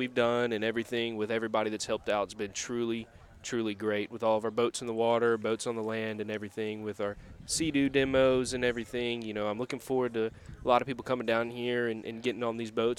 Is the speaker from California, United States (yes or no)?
no; Montgomery, Alabama, United States; Montgomery, Alabama.